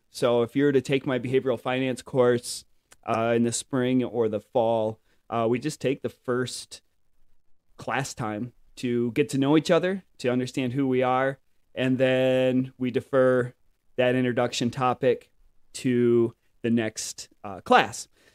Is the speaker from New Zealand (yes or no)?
no; Grand Rapids, Michigan, United States; I'm a boy from Grand Rapids, Michigan. So that's where I was born and raised, up in Grand Rapids. That is the west side of Michigan.